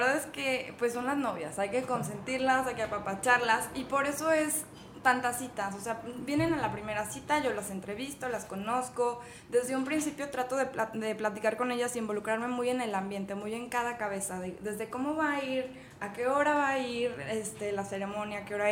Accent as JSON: {"language": "Spanish", "region": "San Luis Potosí", "country": "Mexico", "said": "soy de aquí de San Luis Potosí."}